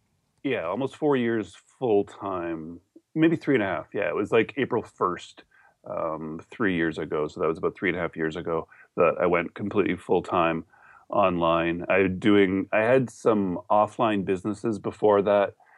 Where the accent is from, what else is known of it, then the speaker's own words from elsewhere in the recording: Canada; So I'm a Canadian.